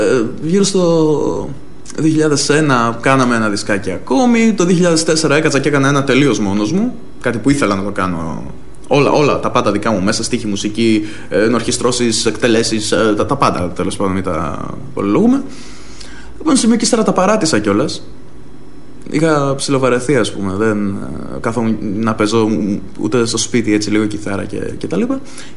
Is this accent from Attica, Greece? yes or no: no; Kavala, Eastern Macedonia and Thrace, Greece; born there; Γεννήθηκα στην Καβάλα ένα χειμωνιάτικο βράδυ ήταν.